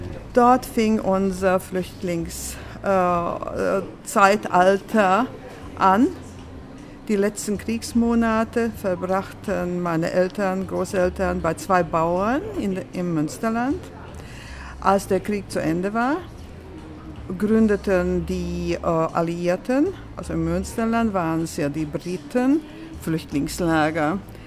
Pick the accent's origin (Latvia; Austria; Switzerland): Latvia; now in Germany; Ich bin gebürtige Lettin, aber ich bin in Deutschland groß geworden. Ich bin in Lettland 1941 auf dem Lande geboren.